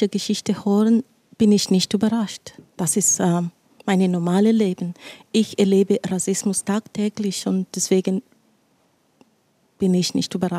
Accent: Kenya; now in Switzerland; ich komme ursprünglich aus Kenia und 95% so sage ich, die Leute dort haben die gleiche Hautfarbe wie ich. Bevor ich in die Schweiz gekommen bin

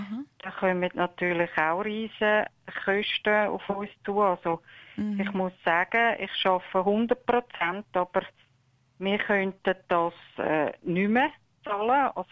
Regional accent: Switzerland; born there; Ich bin in der Schweiz geboren und sie beide nicht.

